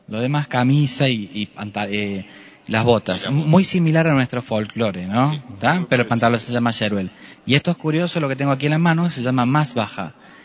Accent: Córdoba, Argentina; soy de Córdoba.

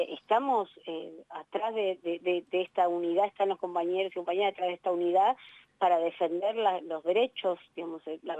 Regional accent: Buenos Aires, Argentina; yo soy legisladora porteña

